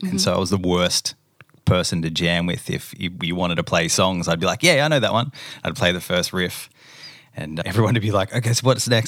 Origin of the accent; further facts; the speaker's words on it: Melbourne, Victoria, Australia; I grew up in Melbourne, Victoria, Australia.